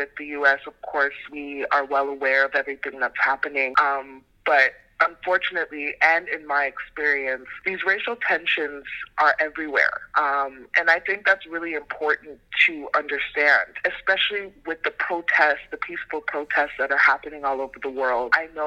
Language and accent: English; Toronto, Ontario, Canada; also born or lived in Ireland; I'm back in my hometown, Toronto, Canada, enjoying the rain.